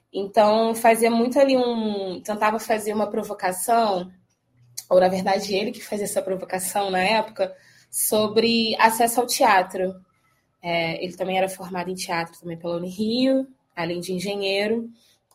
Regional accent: Rio de Janeiro, Brazil; also born or lived in Belo Horizonte; faço questão de dizer que eu venho de BH. Mas enfim, vim para o Rio, moradora do subúrbio desde sempre, cresci na Água Santa, depois me mudei ali para o Jacaré, Caxambi

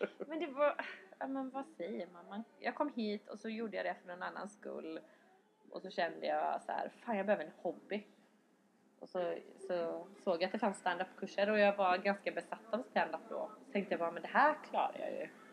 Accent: Jönköping, Jönköping County, Sweden; moved away; also born or lived in England / Skåne; Nej, jag är född i England. Men jag kom till Sverige när jag var typ 4. Och då flyttade jag till Jönköping. Sen flyttade jag till Skåne. Och sen Halmstad.

